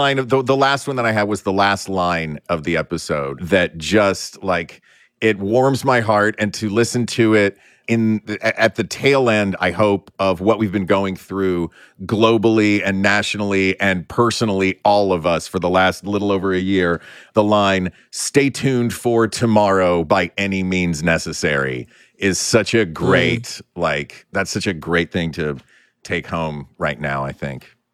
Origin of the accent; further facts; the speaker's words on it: Knoxville, Tennessee, United States; Cecil and I grew up in Knoxville, Tennessee together.